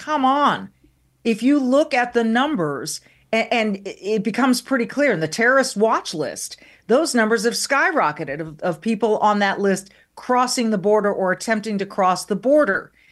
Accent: California, United States; moved away; It's my home state. I'll never move back, but I do have relatives there. My family is still there.

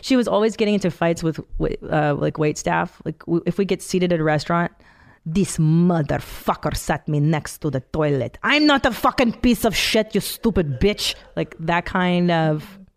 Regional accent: Canada; born there; I was born in Canada, but they escaped from Hungary in 69.

